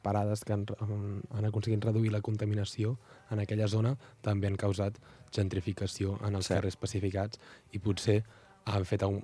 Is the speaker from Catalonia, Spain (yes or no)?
yes; Les Cabanyes, Catalonia, Spain; Jo mateix no soc de Vilafranca, soc de Les Cabanyes